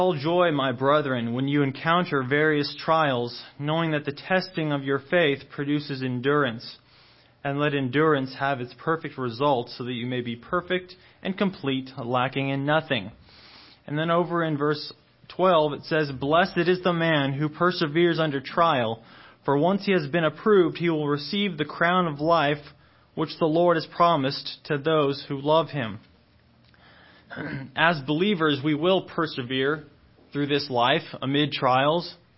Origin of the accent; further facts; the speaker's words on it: Nebraska, United States; born there; I was born in Nebraska, and I got here as fast as I could because I do not like the cold.